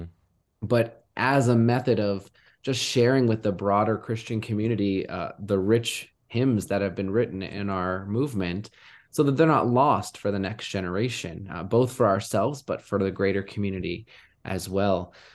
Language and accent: English; Pembroke Pines, Florida, United States; moved away as an adult; I am originally from South Florida, born and raised in Pembroke Pines, Florida. I lived my life down there, loved Florida, hated to leave